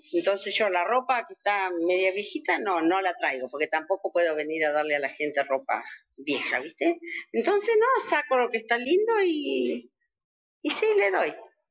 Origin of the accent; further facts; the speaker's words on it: Jacobacci, Río Negro, Argentina; now in San Antonio Oeste, Argentina; Yo lo hice desde que me fui de acá de Jacobacín, hace 15 años. Llegué a San Antonio y empecé.